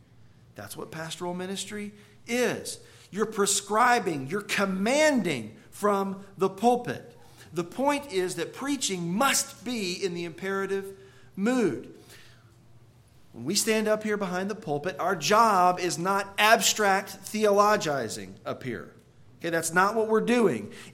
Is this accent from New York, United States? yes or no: no; DeRidder, Louisiana, United States; Last weekend, I was in my hometown of DeRidder, Louisiana, where I grew up in that church.